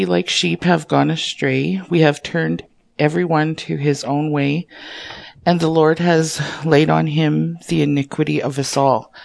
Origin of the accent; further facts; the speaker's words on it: Kikino, Alberta, Canada; Kikino Métis settlement in northern Alberta. I grew up in Kikino. I lived here all my life.